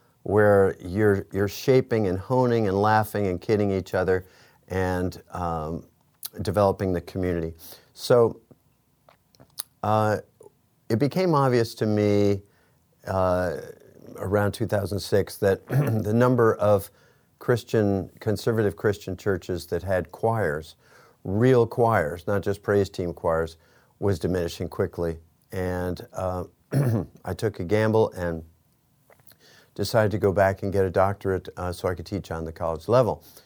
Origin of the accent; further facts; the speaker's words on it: Northeast, United States; also born or lived in Florida; I grew up in the Northeast, and during high school years, I played a lot of rock and roll.